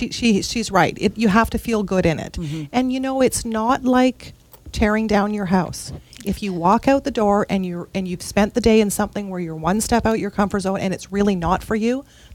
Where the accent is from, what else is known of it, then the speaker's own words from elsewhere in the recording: Ottawa, Ontario, Canada; I was born and raised in Ottawa.